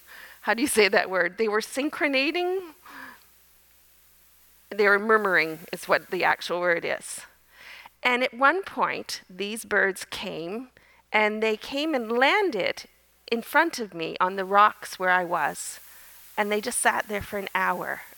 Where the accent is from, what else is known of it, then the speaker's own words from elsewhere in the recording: Nova Scotia, Canada; accent: Nova Scotia; In September, I was home in Nova Scotia. People say they can still hear my Nova Scotia accent.